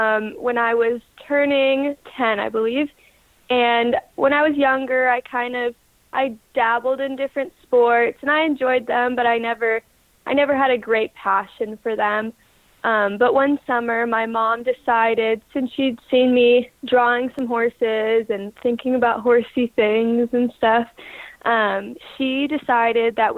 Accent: Danville, California, United States; So I'm from Danville, California, and I train with James Alliston and Helen Buscarin, and that's over on Crow Canyon Road, San Ramon area.

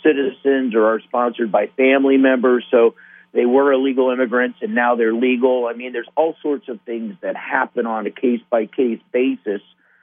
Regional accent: Midwest, United States; I'm a Midwesterner myself

